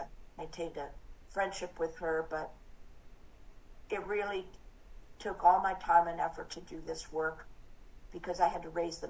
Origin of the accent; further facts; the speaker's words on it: Syracuse, New York, United States; because I was … from Syracuse, New York.